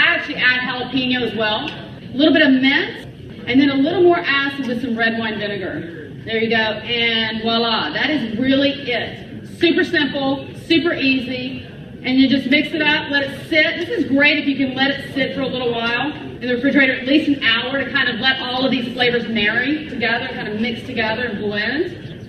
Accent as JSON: {"language": "English", "region": "California", "country": "United States", "said": "I mean, I'm from California, we get great watermelon"}